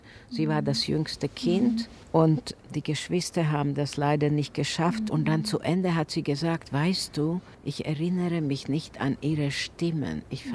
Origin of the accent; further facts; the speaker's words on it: Slovakia; Ich bin inzwischen 71 Jahre alt. Ich bin geboren in der Slowakei. Wir lebten in einer kleinen Stadt und unser lieber Vater war Fleischer. Wir haben ein sehr schönes Haus gehabt und wir sind Juden.